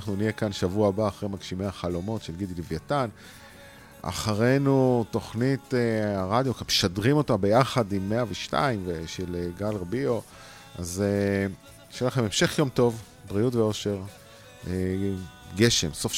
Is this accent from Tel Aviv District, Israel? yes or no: no; Kfar Saba, Central District, Israel; אני בא מכפר סבא